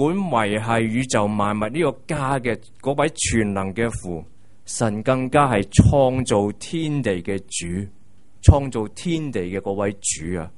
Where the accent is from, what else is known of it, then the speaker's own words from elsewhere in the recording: China; 1989年当我们中国人仍然处于六四的悲痛之时